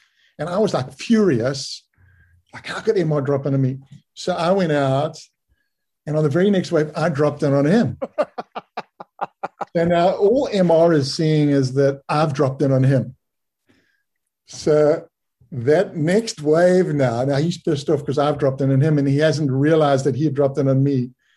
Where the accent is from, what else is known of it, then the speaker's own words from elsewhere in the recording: Bay of Plenty, New Zealand; I came from the Bay of Plenty, and you just didn't drop in ever. You waited your turn.